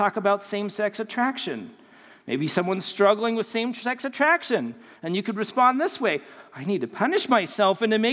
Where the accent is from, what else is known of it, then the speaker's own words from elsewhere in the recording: Colorado, United States; it was great to say, oh, we're from Colorado, and it was fun